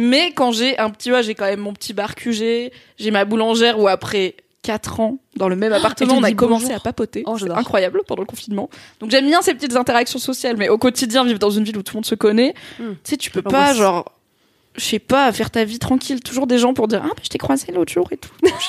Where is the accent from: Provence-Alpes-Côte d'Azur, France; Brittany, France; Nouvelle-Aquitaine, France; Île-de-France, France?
Provence-Alpes-Côte d'Azur, France; j'aime bien les petites villes, notamment du sud-est, puisque c'est là où j'ai grandi.